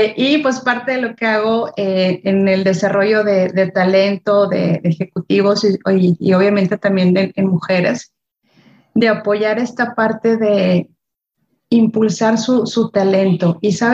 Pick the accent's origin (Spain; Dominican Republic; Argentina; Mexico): Mexico; Yo soy de México, entonces en la parte del sur empecé por ahí el voluntariado y luego ya me fui a Perú y otras partes de América.